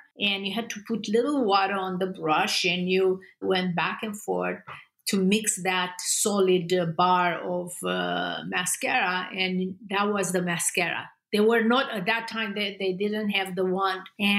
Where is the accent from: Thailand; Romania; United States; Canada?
Romania; So remember, I grew up in Romania in a communist regime.